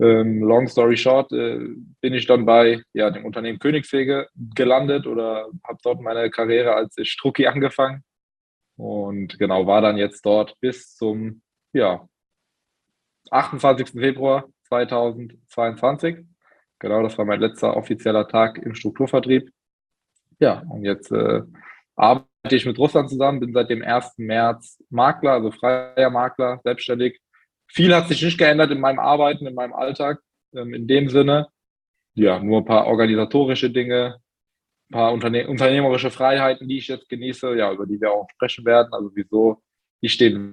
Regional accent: Mannheim, Baden-Württemberg, Germany; now in Frankfurt am Main, Germany; wie Ruslan bereits gesagt hatte. Ich bin 21 Jahre alt, wohne in Frankfurt am Main, bin ursprünglich aus Mannheim

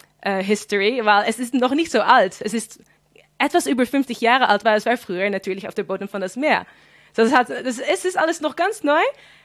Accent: Flevoland, Netherlands; German is a second language; ich bin dann in Flevoland aufgewachsen. Und das ist wirklich sehr multikulti dort.

